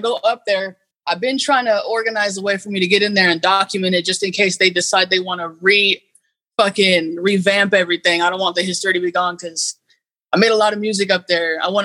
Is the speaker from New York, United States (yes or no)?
no; Eureka, California, United States; I grew up in Eureka, you know, in the same neighborhood, and, you know, I grew up on over like near Winco and the projects over there.